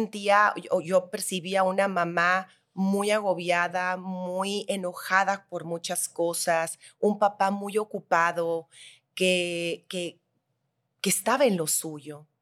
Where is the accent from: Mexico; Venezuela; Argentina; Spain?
Mexico; Navojoa, Sonora; yo soy de Navojoa, Sonora. Nazco en el 75